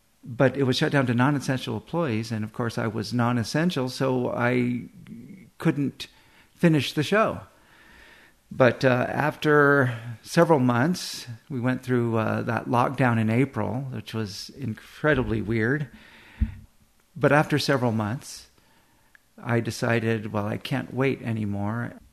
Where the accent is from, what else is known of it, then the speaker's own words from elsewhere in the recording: Fresno, California, United States; Okay, yeah. I'm from Fresno.